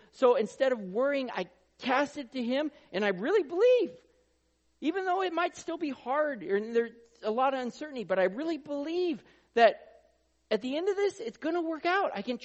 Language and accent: English; Oregon, United States; There's people in Oregon that think he would just because we're from Oregon, but no, we're the green state, but not that way.